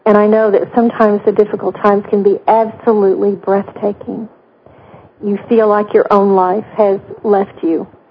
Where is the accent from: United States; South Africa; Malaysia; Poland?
United States; Texas; I'd never seen snow. I came from Texas.